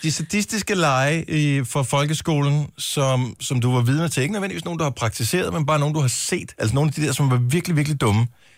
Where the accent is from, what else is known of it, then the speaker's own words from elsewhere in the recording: Esbjerg, Region of Southern Denmark, Denmark; born there; Dorte, hun er fra min fødeby i Esbjerg.